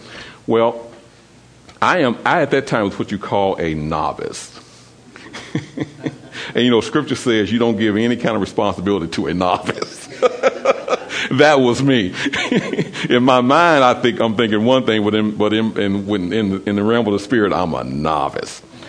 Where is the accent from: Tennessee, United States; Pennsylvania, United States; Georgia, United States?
Tennessee, United States; There were some family members of ours who had driven to Nashville, and I'm from Tennessee, who had driven to Nashville